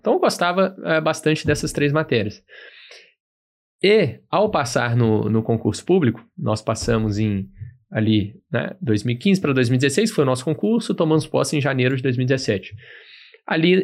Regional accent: Minas Gerais, Brazil; also born or lived in São Paulo; E morava em Belo Horizonte, né? Sou de Minas. Então, Na verdade, nascido em São Paulo, mas morei a vida inteira em Minas

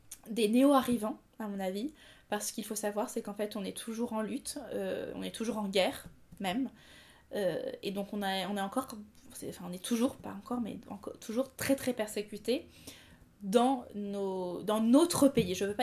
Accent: Istanbul, Turkey; ma mère est française et que je suis française que je suis moins kurde en fait. J'ai grandi en... Bon, je peux pas dire que j'ai grandi au Kurdistan, parce que j'ai grandi à Istanbul

